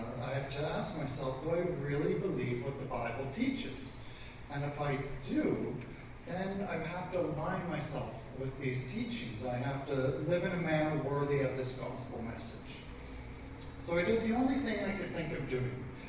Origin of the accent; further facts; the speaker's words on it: Calgary, Alberta, Canada; Afterwards, I returned to my hometown of Calgary